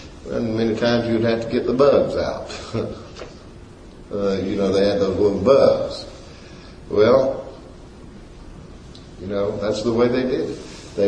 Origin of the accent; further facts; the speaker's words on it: Boston, Massachusetts, United States; They say, where are you from? I say, well, Boston. I don't know how many Bostons there are.